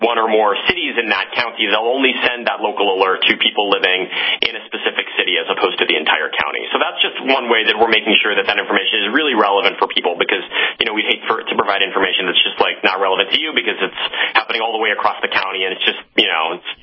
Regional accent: Kansas, United States; I grew up in Kansas, in a town in Kansas where, especially especially this time of year, we had a lot of tornadoes that would come through.

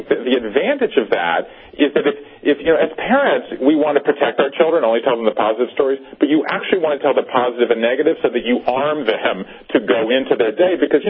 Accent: the South, United States; my generation, five generations, I grew up in the South, actually, five generations that came from Central Europe.

